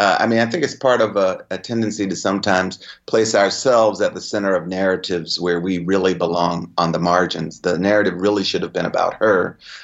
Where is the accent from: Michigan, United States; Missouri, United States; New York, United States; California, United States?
Missouri, United States; St. Louis; I work in the academy, but I grew up in North St. Louis.